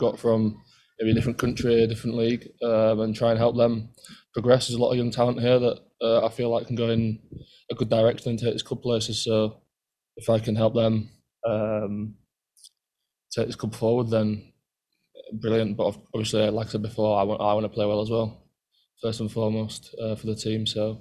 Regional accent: England, United Kingdom; now in United States; I think everyone knows us as English people, we're quite lazy, aren't we?

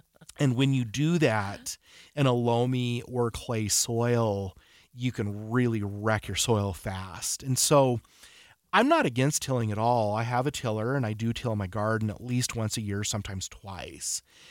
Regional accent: West Point, Utah, United States; I grew up in Davis County on the sandbar coming off of Hill Air Force Base into West Point.

